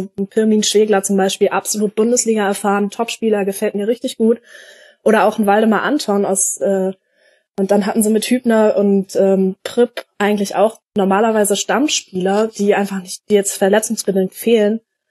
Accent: Hanover, Lower Saxony, Germany; ich komme ja aus Hannover, ich bin in Hannover geboren

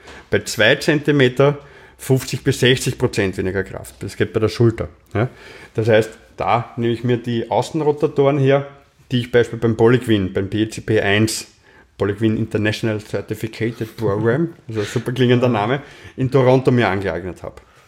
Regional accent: Vienna, Austria; die schweren Dinge merken wir als Wiener ja nicht.

